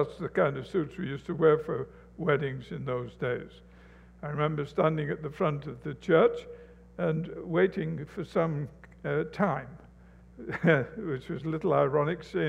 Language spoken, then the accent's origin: English; England, United Kingdom; and I'm English and I'm old